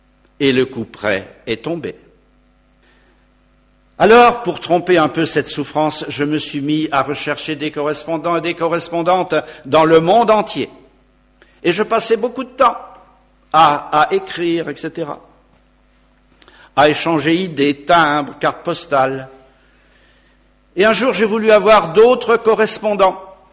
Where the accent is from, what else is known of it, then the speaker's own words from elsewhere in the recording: Tours, Centre-Val de Loire, France; nous venons de Tours. À Tours, j'étais enseignant dans un collège catholique